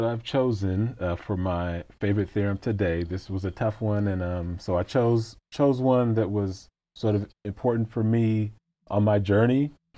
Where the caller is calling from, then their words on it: Los Angeles, California, United States; I am joining you from Los Angeles, currently in my office at Loyola Marymount University